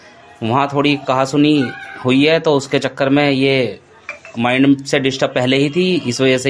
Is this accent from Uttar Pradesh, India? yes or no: yes; Muradnagar, Uttar Pradesh, India; हम मुरादनगर के रहने वाले हैं, जिला गाजियाबाद।